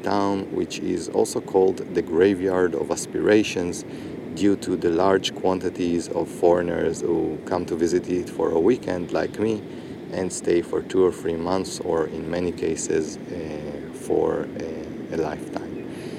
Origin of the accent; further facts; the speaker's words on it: Haifa, Haifa District, Israel; this one is actually Haifa, where I'm recording right now. It is in the north of Israel, is my hometown.